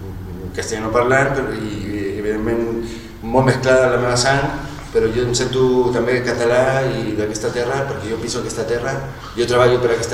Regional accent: Sitges, Catalonia, Spain; also born or lived in Chile; Perquè aquest poble m'ha acollit des que tenia un any. Jo vaig néixer a Xile, però aquest poble és forma part del meu ADN a tot nivell.

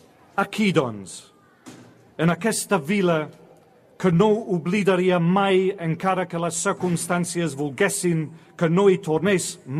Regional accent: London, United Kingdom; Catalan is a second language; Vaig néixer i créixer a Londres.

